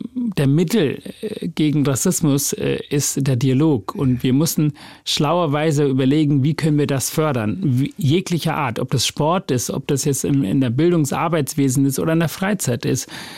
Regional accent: Hamburg, Germany; So habe ich das empfunden und ich darf ja als Hamburger das erlauben zu sagen.

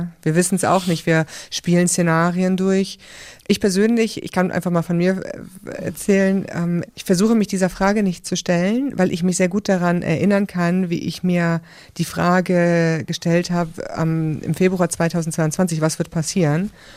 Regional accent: Ukraine; es geht um uns als Ukrainer, um unsere Geschichte, um unsere Identität, um unsere Kultur.

